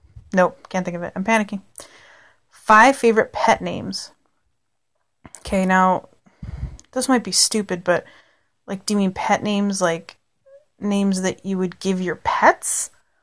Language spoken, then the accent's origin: English; Canada; Because I'm Canadian. We have a lot of bears.